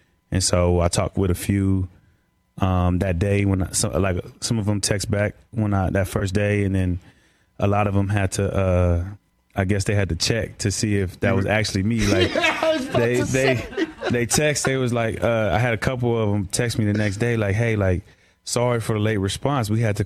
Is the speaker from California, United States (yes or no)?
yes; California, United States; they know I'm from Cali.